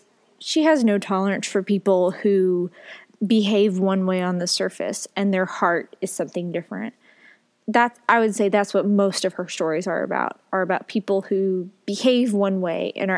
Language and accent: English; the South, United States; And so for me, like, I grew up in the South, and so I saw a lot of the stereotypical Southern woman